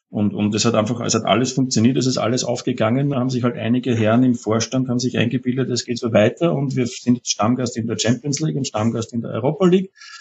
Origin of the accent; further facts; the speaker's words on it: Upper Austria, Austria; born there; now in Vienna, Austria; also ich bin aus Oberösterreich gebürtig, wohne jetzt natürlich seit Studienzeiten über 20 Jahre schon in Wien.